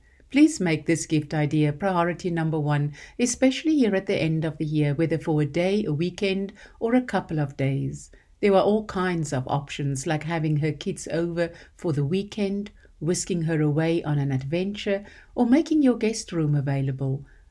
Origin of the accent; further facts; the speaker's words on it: South Africa; Growing up in South Africa, the concept of homeschooling was unknown, at least in the circles we moved.